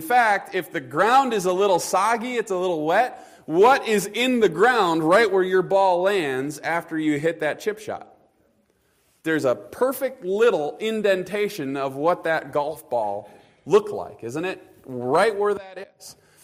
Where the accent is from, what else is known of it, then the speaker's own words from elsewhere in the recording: Midwest, United States; and I'm a Midwesterner, so that helped me.